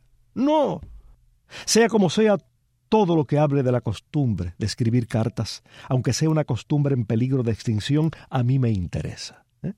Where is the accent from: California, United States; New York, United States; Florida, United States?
Florida, United States; Miami; En los años de mi infancia en Miami, en los años 60